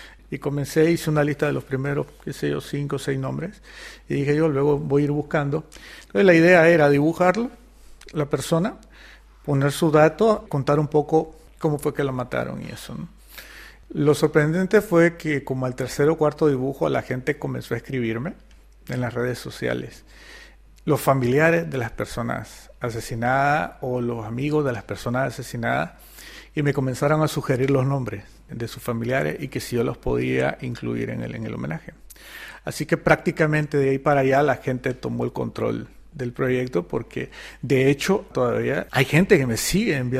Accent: Nicaragua; no podía yo abstraerme de lo que yo, como nicaragüense, como ciudadano, vivo a diario

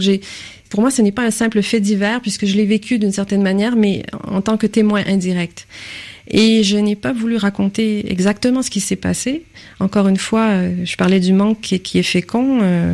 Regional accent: Saint-Ours, Quebec, Canada; Donc, je suis née à Saint-Ours et le roman est inspiré d'un fait réel

